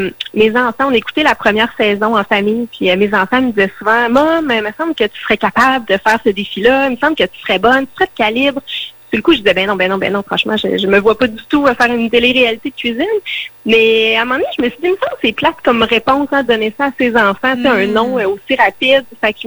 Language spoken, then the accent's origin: French; Trois-Rivières, Quebec, Canada; Moi, je suis née à Trois-Rivières.